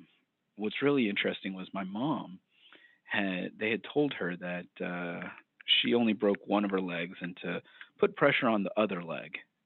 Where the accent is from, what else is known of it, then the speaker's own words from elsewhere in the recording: Alabama, United States; also born or lived in Florida; I grew up in Alabama and Florida for most of my life and went to the University of Alabama at Birmingham